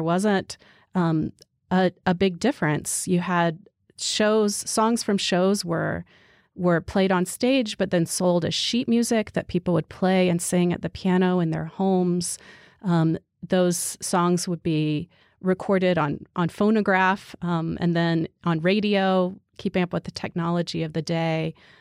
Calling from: Salt Lake City, Utah, United States; I am here in beautiful mountainous Salt Lake City, Utah.

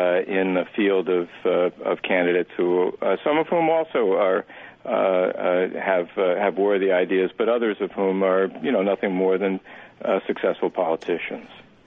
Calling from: Massachusetts, United States; I'm calling from Massachusetts, and I think you should keep an eye on the primary campaign for governor in Massachusetts

